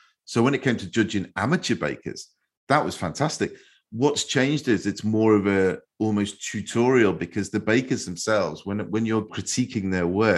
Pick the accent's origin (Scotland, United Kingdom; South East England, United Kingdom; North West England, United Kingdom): North West England, United Kingdom; Liverpool; And the way I grew up in Liverpool, in our chip shops, our fish and chip shops, you used to get, you could get a portion of chips